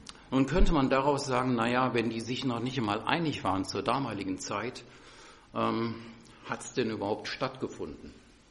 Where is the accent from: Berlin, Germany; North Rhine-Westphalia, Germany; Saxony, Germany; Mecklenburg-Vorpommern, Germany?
North Rhine-Westphalia, Germany; Tönisvorst; Ich komme ja aus Tönnesfors. Das ist, ja, wenn man so sagen will, 30 Autominuten von hier entfernt.